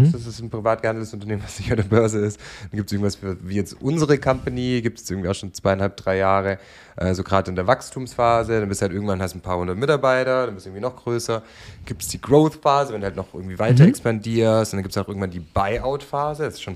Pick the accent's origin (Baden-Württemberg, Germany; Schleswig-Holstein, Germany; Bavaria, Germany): Baden-Württemberg, Germany; Stuttgart; weil ich komme aus Stuttgart